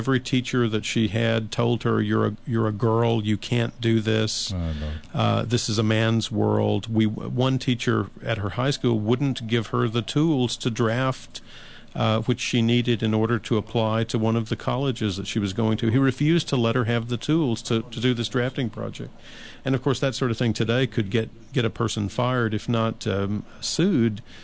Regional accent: Murfreesboro, Tennessee, United States; also born or lived in Nashville; I was born in Nashville, and I grew up in a little town called Murfreesboro, Tennessee, right.

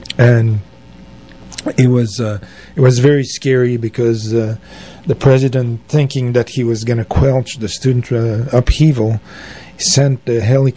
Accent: Mexico City, Mexico; also born or lived in Paris, France; So I was fresh from Mexico City. I was born in Paris, France, and at the age of 7, I crossed the big pond.

